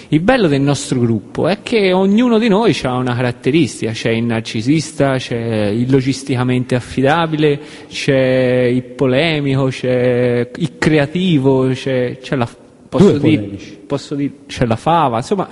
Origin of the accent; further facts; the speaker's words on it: Florence, Tuscany, Italy; Ma noi siamo di Firenze.